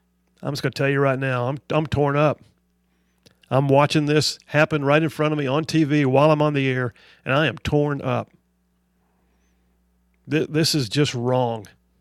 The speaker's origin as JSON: {"language": "English", "region": "Alabama", "country": "United States", "said": "As an American, I am appalled. As an Alabamian, I am appalled."}